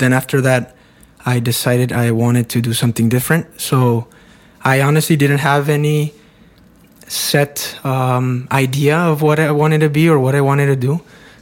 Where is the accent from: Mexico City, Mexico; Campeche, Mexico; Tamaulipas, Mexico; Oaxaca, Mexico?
Tamaulipas, Mexico; Matamoros; now in Monterrey, Mexico; I'm actually from Matamoros. I live in Monterrey, but I'm from Matamoros, which is a border town in Mexico.